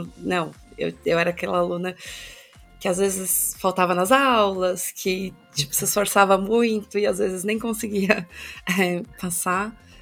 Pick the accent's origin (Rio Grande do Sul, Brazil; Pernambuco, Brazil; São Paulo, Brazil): São Paulo, Brazil; Sorocaba; Na verdade, eu sou de Sorocaba